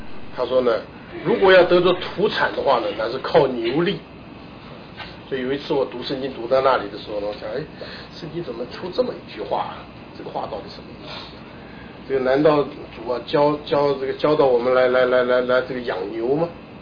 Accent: China; 但是呢按照肉身上面来讲呢，我们是中国人，对不对？

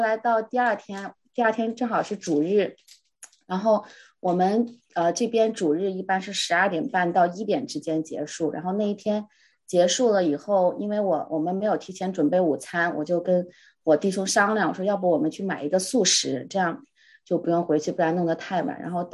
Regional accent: Minneapolis, Minnesota, United States; now in Minneapolis, United States; 我也是来自 Minneapolis 的姊妹，

